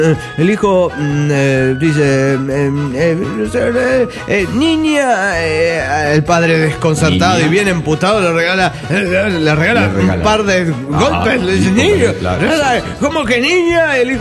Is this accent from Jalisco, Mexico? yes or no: no; Cancún, Quintana Roo, Mexico; de Cancún, Quintana Roo.